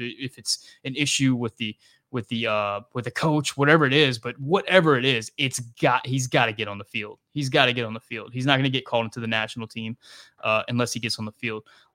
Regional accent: Louisiana, United States; because I'm from South Louisiana. I'm not supposed to be able to speak Italian.

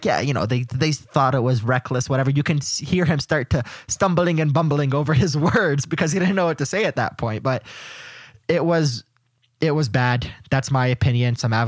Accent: Canada; I am Canadian, so it's fun to make fun of the accent sometimes.

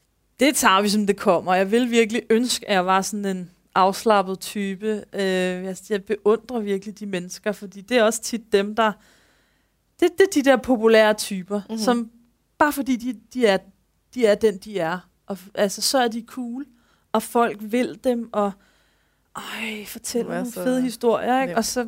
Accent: Capital Region of Denmark, Denmark; nu er jeg jo fra Nordsjælland, så der trods alt lidt færre mennesker, man passerer.

